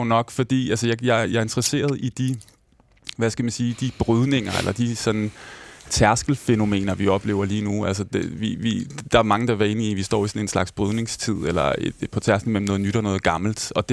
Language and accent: Danish; Albertslund, Capital Region of Denmark, Denmark; jeg er vokset op i Albertslund, i forstad til København, uden kendskab til landet, landbrug eller landbrugskultur